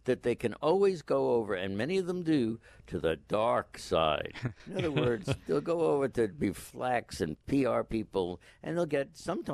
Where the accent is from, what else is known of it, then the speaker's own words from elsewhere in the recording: Manhattan, New York, United States; Are you only saying that because I come from Manhattan?